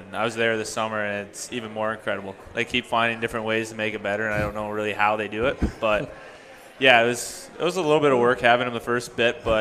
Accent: Minnesota, United States; also born or lived in North Dakota; I'm from Minnesota.

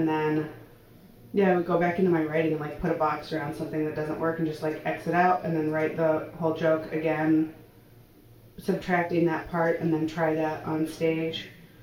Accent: Milwaukee, Wisconsin, United States; because I grew up in like in Milwaukee, Wisconsin, where it's like you go to school and then you get a job and like have kids and go to work

